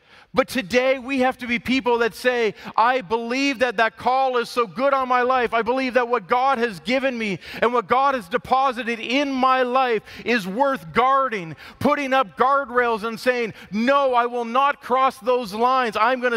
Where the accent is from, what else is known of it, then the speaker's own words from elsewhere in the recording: Windsor, Ontario, Canada; Growing up in the city, growing up in Windsor, I used to have those times